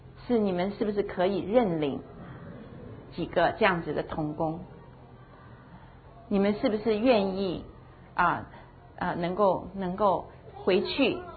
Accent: Taiwan; also born or lived in Xi'an, China; 因为我是西安来的，那我是台湾长大的

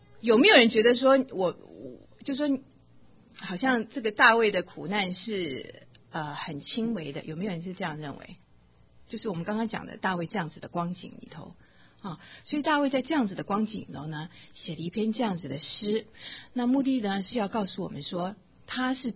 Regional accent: China; 我们中国人说什么？

